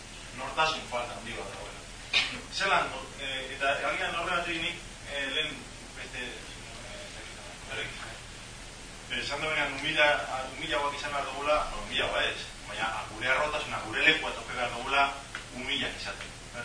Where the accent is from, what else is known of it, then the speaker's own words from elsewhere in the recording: Basque Country, Spain; nire herrian, Euskal Herri honetan